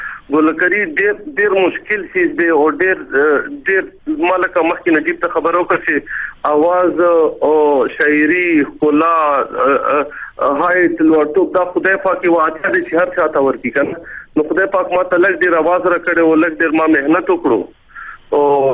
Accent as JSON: {"language": "Pashto", "town": "Kurram", "region": "Khyber Pakhtunkhwa", "country": "Pakistan", "moved": "yes", "said": "وکړه چې کله مو آی ډی پی شو په کورمه کې کرای سې راولو دلته"}